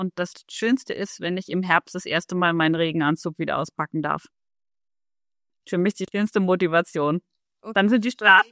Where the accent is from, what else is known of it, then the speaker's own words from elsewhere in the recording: Kiel, Schleswig-Holstein, Germany; ich komme aus Kiel.